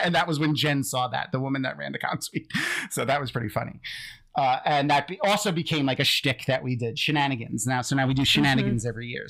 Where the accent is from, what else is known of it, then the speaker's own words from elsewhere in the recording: New York, United States; moved away as an adult; now in Florida, United States; I'm from New York, and I had lived in New York my whole life up until like 8 years ago, 9 years ago when we moved to Florida.